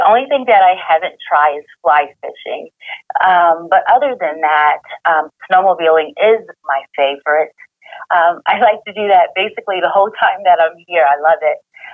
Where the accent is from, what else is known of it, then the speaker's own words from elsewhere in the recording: Columbia, South Carolina, United States; I'm from Columbia, South Carolina, so there's really no snow there.